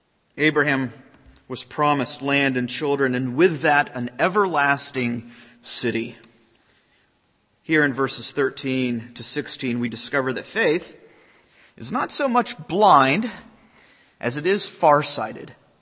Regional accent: Jacksonville, Florida, United States; You know, I grew up in Jacksonville. It's a naval port city in Florida.

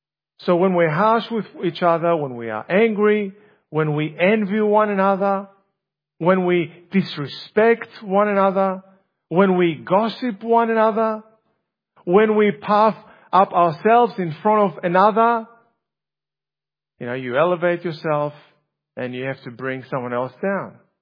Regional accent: Greece; English is a second language; now in Australia; when I was growing up in Greece, back in the day, many years ago, many decades ago, seeing a stray dog in Greece meant something else.

